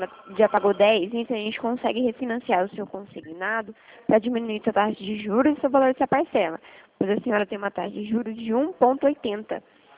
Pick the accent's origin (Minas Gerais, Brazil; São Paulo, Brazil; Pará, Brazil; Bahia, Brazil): São Paulo, Brazil; Limeira; Eu sou daqui de Limeira.